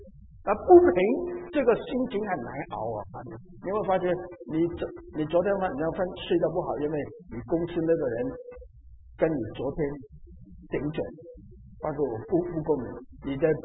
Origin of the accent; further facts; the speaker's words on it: Guangdong, China; 我们广东人有一个句话，我讲出来好了